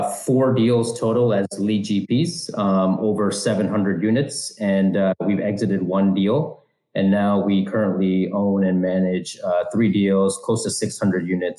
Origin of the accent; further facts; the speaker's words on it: Canada; I'm born and raised in Canada. And so, you know, kind of second generation from immigrant parents